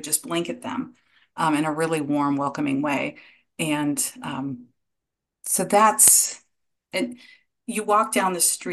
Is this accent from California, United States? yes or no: no; Omaha, Nebraska, United States; My father, we grew up in Nebraska, in Omaha, Nebraska, and it was a challenge. It was a growing Jewish community, and we grew up with a Jewish father, a Catholic mother, and two African American brothers.